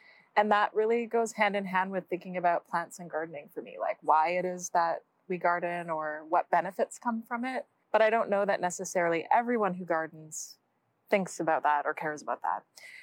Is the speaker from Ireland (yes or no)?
no; Edmonton, Alberta, Canada; And I grew up here in Edmonton. I'd been away for quite a long time, like a couple decades. But I've been back now, I think like 5 or 6 years, maybe 5.